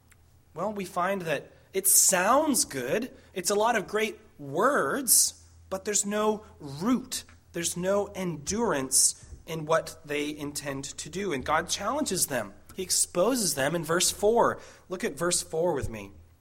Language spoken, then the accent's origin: English; Massachusetts, United States; growing up in Massachusetts, we were not close enough to the coast to have something like a marine layer.